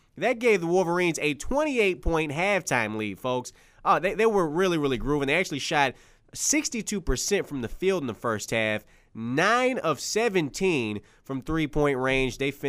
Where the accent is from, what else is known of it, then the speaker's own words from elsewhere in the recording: Michigan, United States; We are all from Michigan.